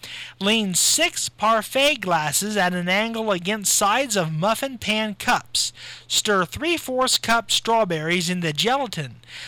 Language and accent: English; Waldo, United States; Yes, indeed, Waldo's my hometown village